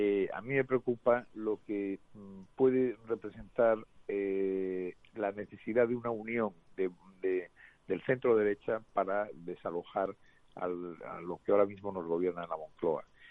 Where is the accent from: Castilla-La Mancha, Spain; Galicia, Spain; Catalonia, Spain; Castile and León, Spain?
Galicia, Spain; Cedeira; soy de Cedeira, que no llega a la, es una villa, no llega a la categoría de ciudad de Narón